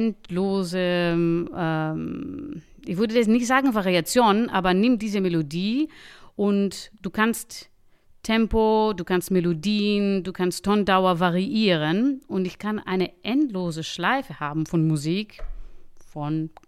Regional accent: Athens, Attica, Greece; In Athen, genau, in Athen, weil ich komme aus Athen, genau.

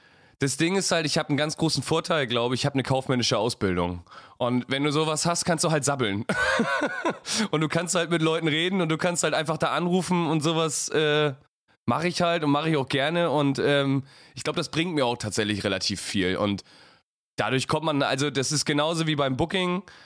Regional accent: Süderlügum, Schleswig-Holstein, Germany; Alter, ich komme aus Öderquart.

